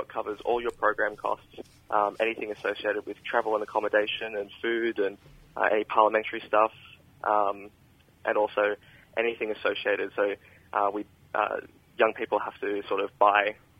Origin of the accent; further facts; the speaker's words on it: New South Wales, Australia; now in Sydney, Australia; Yes, I'm from the Wiradjuri Wailwin mob up in the central west of New South Wales. That's where I'm from originally. I grew up a lot on Wanneroo and across the Wabakal land, and now I'm living here in Sydney in Redfern area. on the lands of the Gadigal.